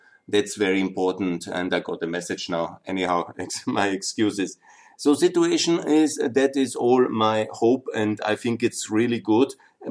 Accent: Austria; my home country, Austria

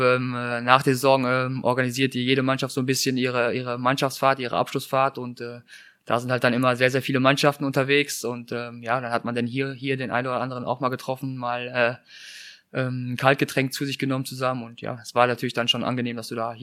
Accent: North Rhine-Westphalia, Germany; ich bin jetzt als Sauerländer nicht so viel mit Karneval in Berührung bekommen, auch in Sandhausen damals war es eher weniger.

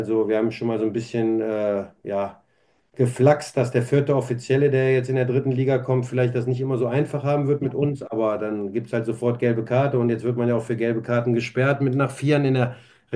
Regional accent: North Rhine-Westphalia, Germany; Ich komme vom Niederrhein, im Ruhrpott so. Ne? Das ist meine Mentalität, das ist meine Heimat.

